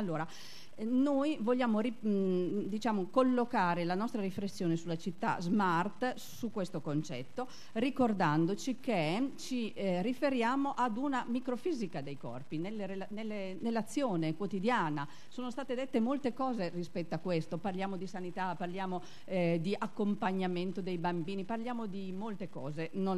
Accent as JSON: {"language": "Italian", "town": "Reggio Emilia", "region": "Emilia-Romagna", "country": "Italy", "said": "qui non c'è scritto da dove vengo, da Reggio Emilia"}